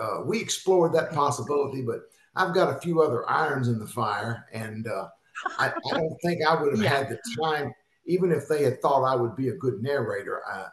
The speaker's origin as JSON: {"language": "English", "region": "Tennessee", "country": "United States", "tie": "born or raised there", "also_born_or_lived": "Mississippi", "said": "My interest in the Choctaw Nation seeds from the fact that I grew up in West Tennessee and North Mississippi area."}